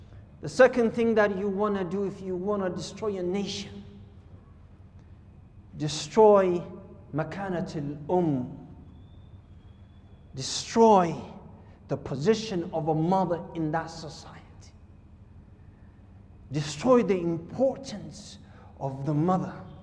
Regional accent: Somalia; I'm from Somalia.

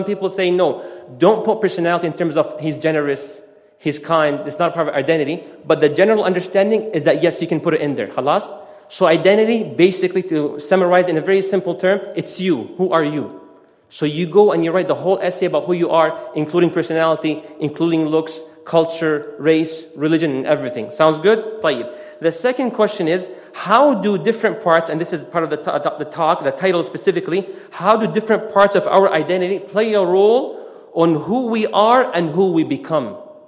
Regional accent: Canada; Or in English, A, okay, or Canadian, because I come from Canada, sah?

